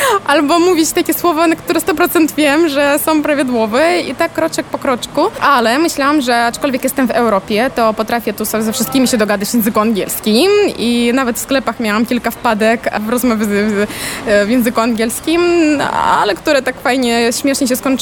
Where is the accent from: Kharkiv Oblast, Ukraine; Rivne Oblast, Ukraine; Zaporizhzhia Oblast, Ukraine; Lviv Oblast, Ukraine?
Kharkiv Oblast, Ukraine; Kharkiv; now in Poland; Chociaż przyjechałam z bardzo dużego miasta, z Charkowa, w którym mieszka obecnie 2 miliony mieszkańców, które liczy około 40 uniwersytetów na swoim terenie.